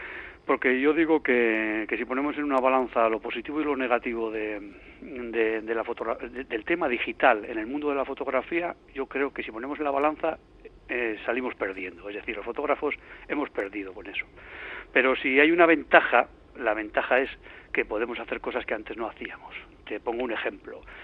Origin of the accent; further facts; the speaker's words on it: Eibar, Basque Country, Spain; yo era, ya sabes, ¿no?, muy eibarrés, como decimos, ¿no? Porque los de Eibar no somos de ningún sitio, ni de Bilbao ni de San Sebastián, somos de Eibar